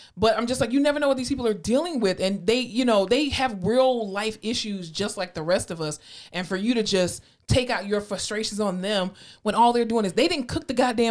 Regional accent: Florida, United States; And I was born and raised in Florida.

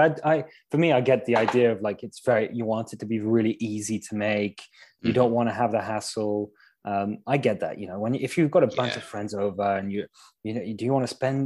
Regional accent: Paris, Île-de-France, France; For me, it's growing up in Paris. I was young and going out with friends

